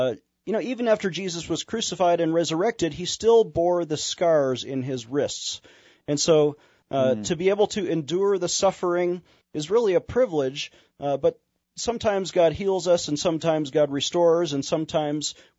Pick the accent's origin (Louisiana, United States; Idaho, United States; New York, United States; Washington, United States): New York, United States; Buffalo; born and raised in Buffalo, New York.